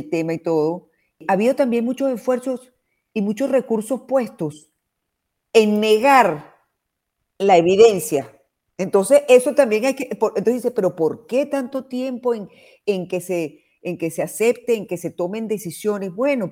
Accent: Venezuela; now in Peru; yo soy venezolana y también peruana, porque tengo ya 30 años en Perú

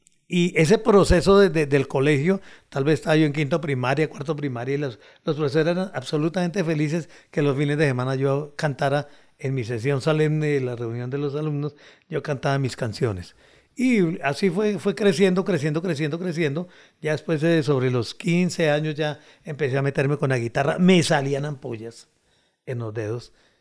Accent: Bucaramanga, Santander, Colombia; born there; realmente nací en Santander, en Bucaramanga.

